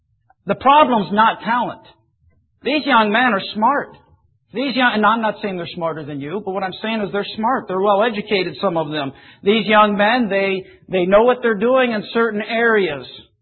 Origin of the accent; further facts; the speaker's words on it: Pennsylvania, United States; Now remember, I'm from Central Pennsylvania. That is sprint car racing galore out there.